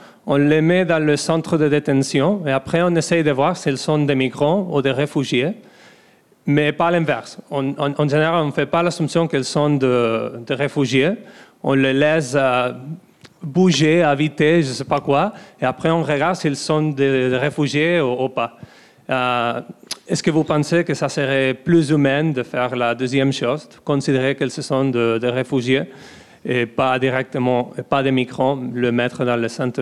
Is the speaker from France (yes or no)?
no; Barcelona, Catalonia, Spain; French is a second language; je viens de Barcelone.